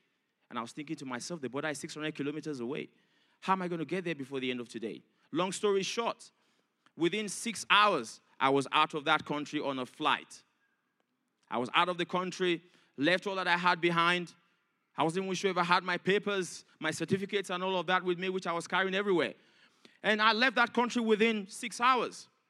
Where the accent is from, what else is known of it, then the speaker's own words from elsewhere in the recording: Nigeria; English is a second language; moved away as an adult; now in Australia; just to pick up a passport and say I'm a Nigerian, I want to come to Australia, it doesn't happen that way. So I had to go through some hurdles to be able to get here.